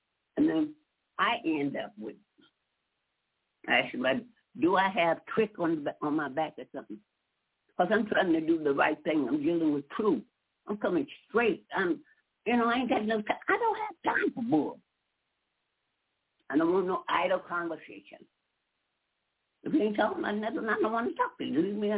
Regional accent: Detroit, Michigan, United States; I come from Detroit and Black Bottom.

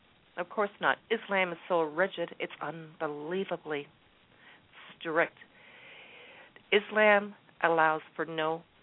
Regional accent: Canada; I may be in Canada, and I'm very proud of being a Canadian. I love Canada.

